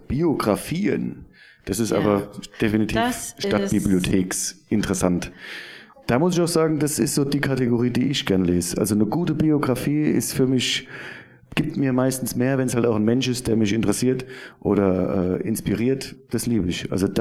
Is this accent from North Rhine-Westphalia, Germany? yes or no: no; Ludwigshafen, Rhineland-Palatinate, Germany; So bin ich aufgewachsen und in Ludwigshafen, Ernst-Reuter-Siedlung.